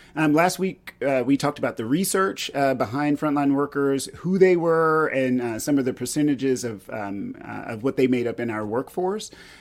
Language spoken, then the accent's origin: English; Texas, United States; And I grew up in East Texas.